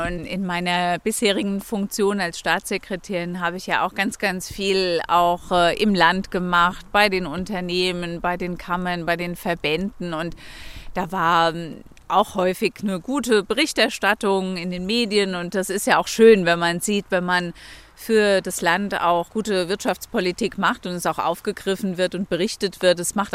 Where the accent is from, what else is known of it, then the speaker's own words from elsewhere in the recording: Alzey, Rhineland-Palatinate, Germany; born there; Ich bin ja gebürtige Alzeyerin